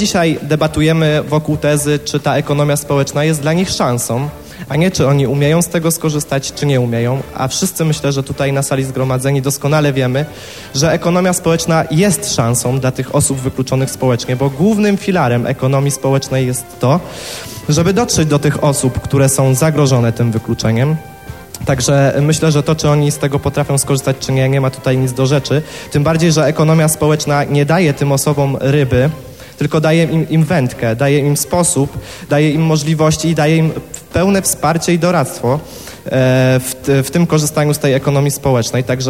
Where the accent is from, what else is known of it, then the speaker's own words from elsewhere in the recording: Ostrowiec Świętokrzyski, Świętokrzyskie Voivodeship, Poland; Zresztą ja pochodzę z Ostrowca Świętokrzyskiego i u nas jest tak samo.